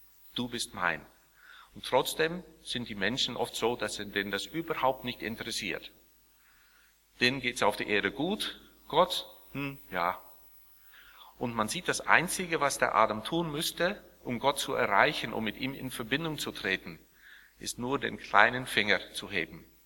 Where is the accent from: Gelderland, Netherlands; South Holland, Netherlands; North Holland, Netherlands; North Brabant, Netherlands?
South Holland, Netherlands; Sliedrecht; born there; German is a second language; Ich bin selber in Sliedrecht geboren. Das liegt gerade 10 Kilometer von Dordrecht entfernt. Und ich bin auch in einer Kirche groß geworden, wo diese Lehre sehr stark dominiert hat